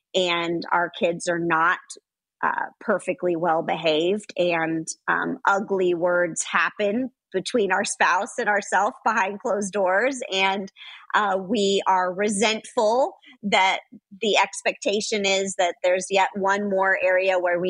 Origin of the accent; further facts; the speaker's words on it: Los Angeles, California, United States; You know, I grew up in Los Angeles.